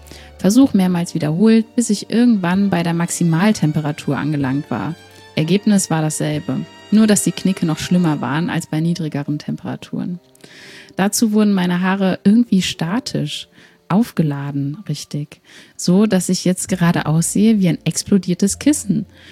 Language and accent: German; North Rhine-Westphalia, Germany; beim Kölnisch Wasser. Ich komme ja aus der Ecke und das kennt man von klein auf